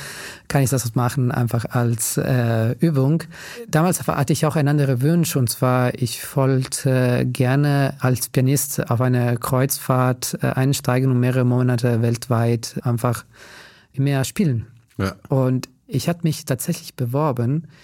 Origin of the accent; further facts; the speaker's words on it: Italy; German is a second language; moved away as an adult; now in Germany; Ich komme aus Italien, aus einem kleinen Dorf. Dort bin ich geboren und groß geworden.